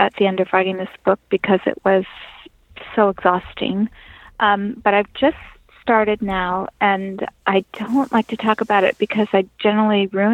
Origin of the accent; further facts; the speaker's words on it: New York, United States; I grew up outside Albany, so I have memories of growing up there